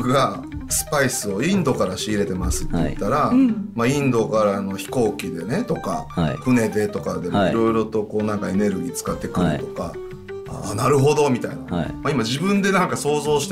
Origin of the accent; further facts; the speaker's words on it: Kurashiki, Okayama, Japan; 地元岡山倉敷の野菜とかを使おうかということは